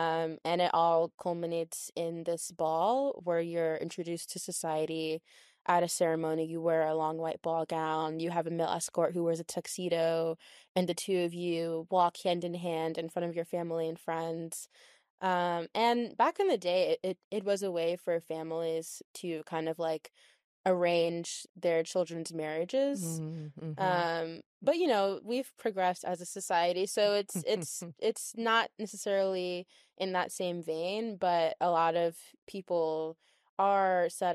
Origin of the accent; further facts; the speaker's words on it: Maryland, United States; So growing up in Maryland, I was surrounded by a lot of kind of middle, upper class Black families.